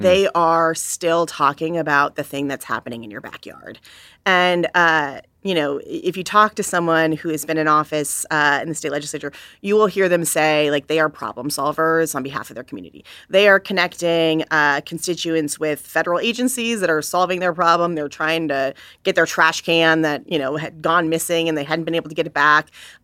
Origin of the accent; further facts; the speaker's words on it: Minnesota, United States; the one that I care most about is Minnesota. Mm. It's my home state.